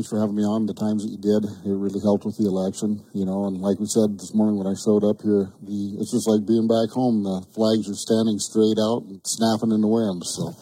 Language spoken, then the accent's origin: English; Hinsdale, Montana, United States; And you started right at my hometown of Hinsdale. We rely on the Milk River for water there